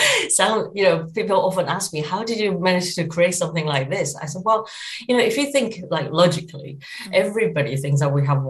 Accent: Taiwan; Well, it's interesting because I was originally from Taiwan.

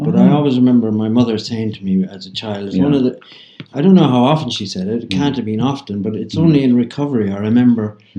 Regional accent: Limerick, Munster, Ireland; I was born in Limerick, Jim, 1960.

